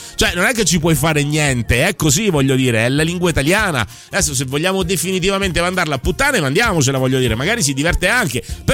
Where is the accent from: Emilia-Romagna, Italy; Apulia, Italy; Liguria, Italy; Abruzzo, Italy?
Abruzzo, Italy; L'Aquila; No, io sono aquilano, non so di pescasseroli.